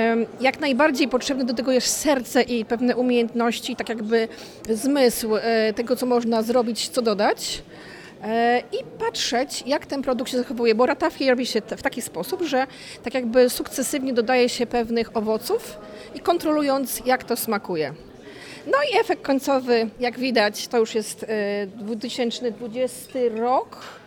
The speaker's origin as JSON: {"language": "Polish", "town": "Michrów", "region": "Masovian Voivodeship", "country": "Poland", "said": "a to jest … Jesteśmy z Michrowskiej Piwniczki, z powiatu grójeckiego, miejscowość Michrów."}